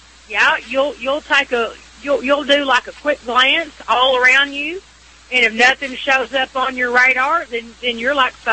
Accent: Texas, United States; I'm from Texas.

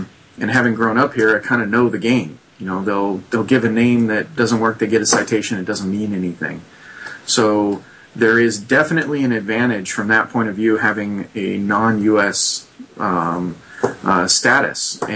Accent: Fallbrook, California, United States; growing up in Fallbrook in California was a huge problem when I was a kid

